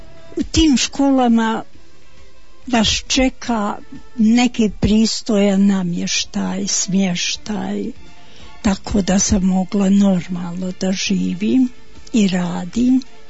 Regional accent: Sarajevo, Federation of Bosnia and Herzegovina, Bosnia & Herzegovina; now in Vareš, Bosnia and Herzegovina; ja sam rođena u Sarajevu kod Koševo bolnice, u onoj prekrasnoj ulici

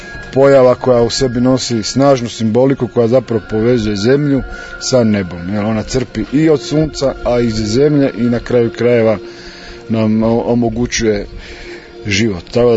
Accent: Zagreb, City of Zagreb, Croatia; dolazim iz Zagreba

